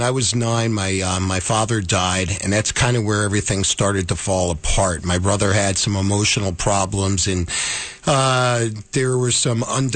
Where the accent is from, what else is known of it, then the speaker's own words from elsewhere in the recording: Yonkers, New York, United States; I grew up in Yonkers and right near Yankees, not too far from Yankee Stadium, and just fell in love with baseball.